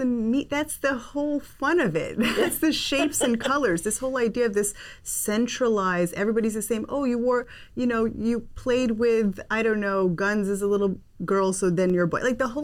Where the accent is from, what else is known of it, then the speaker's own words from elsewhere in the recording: United States; born there; I particularly landed in the role because I was born in the States.